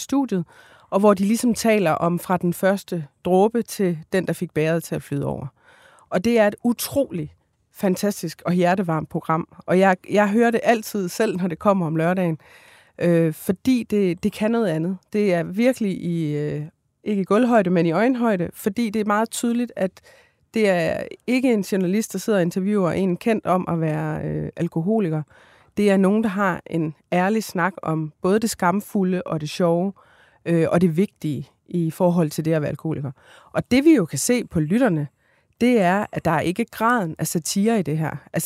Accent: Esbjerg, Region of Southern Denmark, Denmark; Altså, nu er jeg jo selv fra Esbjerg, så på den måde så ved jeg, at provins-Danmark de griner med.

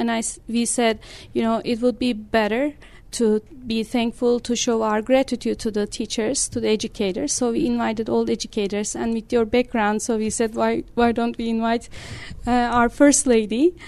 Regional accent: Turkey; English is a second language; moved away as an adult; I was born in Turkey, and I grew up there.

